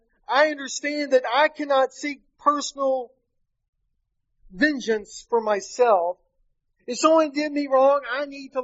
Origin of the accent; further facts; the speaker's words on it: Danville, Kentucky, United States; born there; now in Indiana, United States; I am not from Indiana. I currently live there. I'm not from there. Some of you have mentioned already about my parents. You see, I was born in Danville, Kentucky.